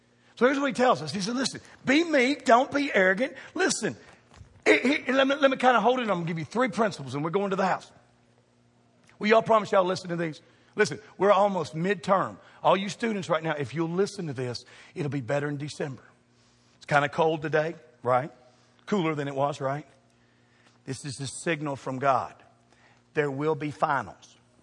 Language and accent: English; Louisville, Kentucky, United States; I said, "We're from Kentucky." And they said, "You Yankees." I said, "You better back your Yazoo mentality up." I didn't say I was from Louisville. I said I was from Kentucky.